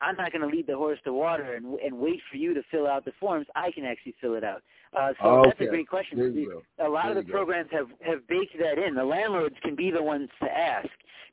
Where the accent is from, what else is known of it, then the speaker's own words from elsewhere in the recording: Chicago, Illinois, United States; I mean, I'm from Chicago